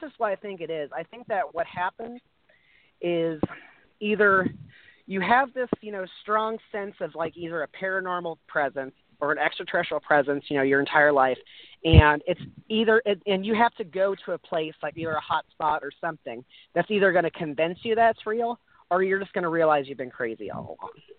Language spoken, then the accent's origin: English; Kansas, United States; I've growing up in Kansas, especially, I've been to a lot of small towns